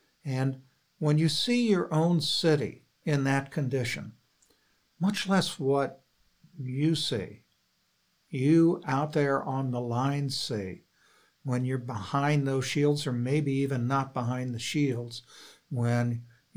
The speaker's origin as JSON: {"language": "English", "town": "Portland", "region": "Oregon", "country": "United States", "said": "I'm from Portland, Oregon, and we had demonstrations that devolved into riots."}